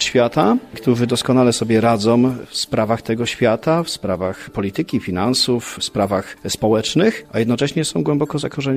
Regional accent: Gostyń, Greater Poland Voivodeship, Poland; i ja z Gostynia

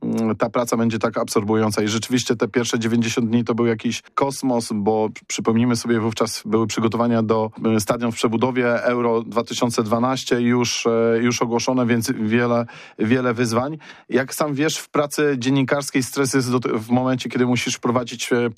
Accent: Poznań, Greater Poland Voivodeship, Poland; jestem z Poznania, miałem projekt, że żona i dziecko mieszkały na stałe w Poznaniu

